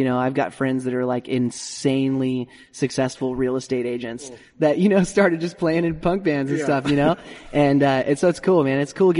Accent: Spokane, Washington, United States; also born or lived in Seattle / Dallas / Atlanta; growing up in Spokane, and we also lived in Seattle as well, we were just really used to the weather

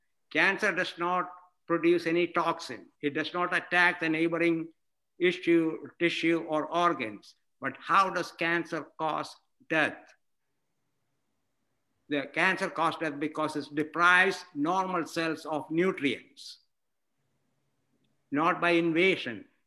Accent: India; moved away as an adult; I'm originally from India. I got my medical degree in India. I went to Scotland to do an internship. I came to this country in 1970

